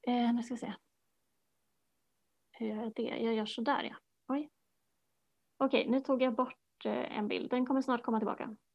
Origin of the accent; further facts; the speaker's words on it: Sweden; Alltså att vi är svenskar, att vi lever i den här tiden som vi lever i.